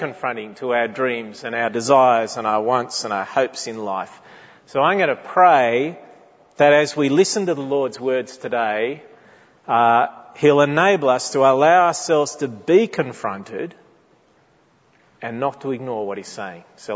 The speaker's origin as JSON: {"language": "English", "country": "Australia", "said": "there is perhaps no greater area of our lives for us as Australian Christians and Australian Christian men that we need to hear and obey these words of Jesus"}